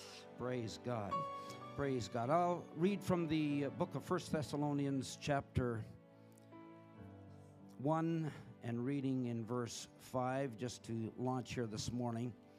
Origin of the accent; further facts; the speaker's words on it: India; moved away as an adult; also born or lived in Canada; I was born and raised in India. My parents went as missionaries in 1949, and I spent most of my first 18 years there.